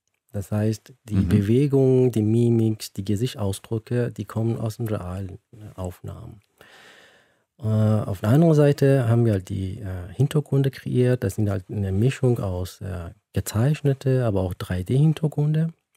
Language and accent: German; Iran; Ja, wie gesagt, ich bin in Iran aufgewachsen.